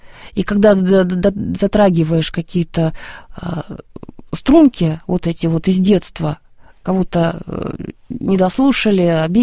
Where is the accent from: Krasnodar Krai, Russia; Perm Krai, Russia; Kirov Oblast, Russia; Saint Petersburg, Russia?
Saint Petersburg, Russia; То есть я, мое детство прошло в Питерской консерватории.